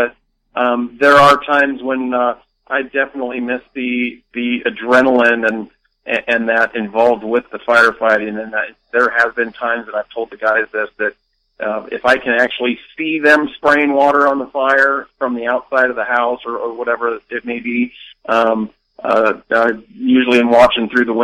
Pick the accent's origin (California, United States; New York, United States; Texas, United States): California, United States; Los Angeles; as well as growing up in Los Angeles, my uncle's best friend was a captain with L.A. County Fire Department.